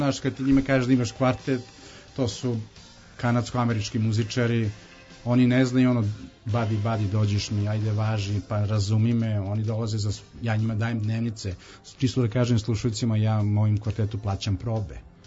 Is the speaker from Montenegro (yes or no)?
no; Belgrade, Serbia; kod nas u Beogradu